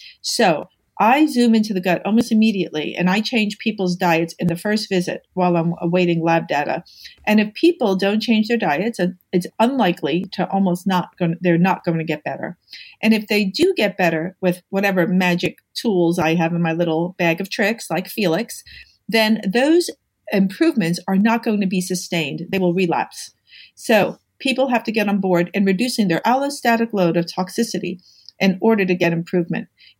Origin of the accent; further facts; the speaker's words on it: New York, United States; I'm a New Yorker. I'm kind of like a practical gal.